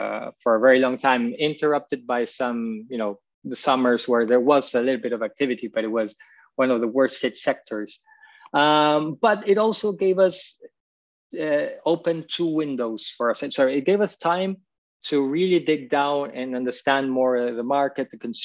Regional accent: Argentina; English is a second language; moved away as an adult; also born or lived in United States; now in Italy; I'm originally from Argentina. I was trained as an engineer and an economist there. I moved to the US, I did a business school there. And after business school, I moved to Italy, where I'm living right now.

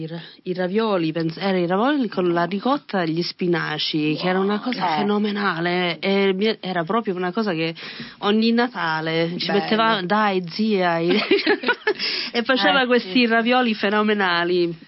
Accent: Sicily, Italy; Io sono siciliana.

